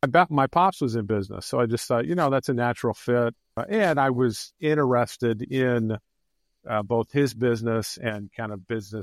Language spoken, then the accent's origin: English; Mission Viejo, California, United States; So grew up in Mission Viejo, California. My parents actually had moved from Pittsburgh and Buffalo, wanted to find their way out of the snow.